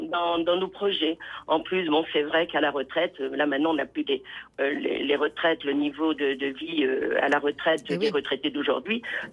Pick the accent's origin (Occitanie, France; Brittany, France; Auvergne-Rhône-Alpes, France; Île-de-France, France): Brittany, France; Paimpol; Oui, c'est ça, je viens de Paimpol en Bretagne.